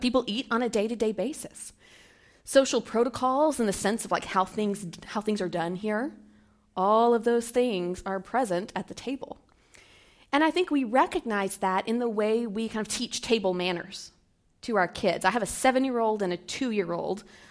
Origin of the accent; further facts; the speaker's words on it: Arlington, Texas, United States; I grew up in Arlington.